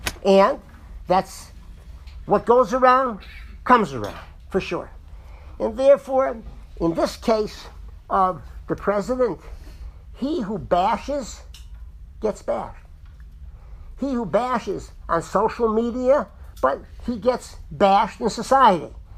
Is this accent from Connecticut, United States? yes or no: yes; Connecticut, United States; as a child growing up in Connecticut in the late 40s. I was born during the Second World War, thank God, in America, and was in a Connecticut community, mostly non-Jews for a period